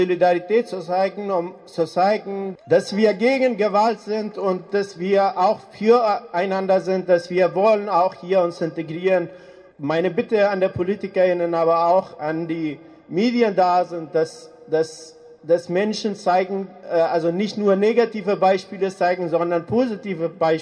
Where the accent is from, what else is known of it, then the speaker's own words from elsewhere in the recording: Afghanistan; ich komme selber aus Afghanistan